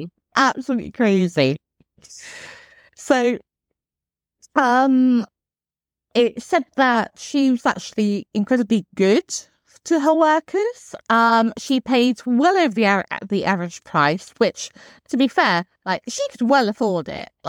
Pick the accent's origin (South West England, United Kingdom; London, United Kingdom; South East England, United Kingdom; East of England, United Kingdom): South East England, United Kingdom; Winchester; born there; I was born in Winchester.